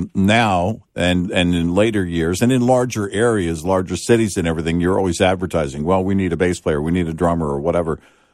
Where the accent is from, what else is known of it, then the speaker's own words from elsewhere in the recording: Southern US, United States; It had growing up in the South, it had a feel like a hot summer day.